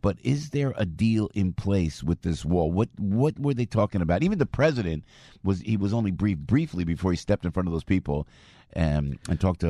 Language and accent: English; United States; That scares me as an American.